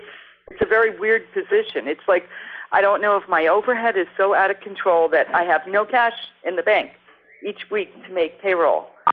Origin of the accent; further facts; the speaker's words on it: Pennsylvania, United States; from Pennsylvania.